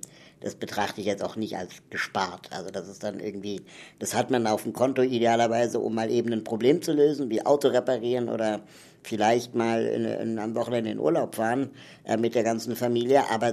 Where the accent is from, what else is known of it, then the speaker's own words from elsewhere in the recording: Berlin, Germany; ich komme aus Berlin, bin 33 Jahre alt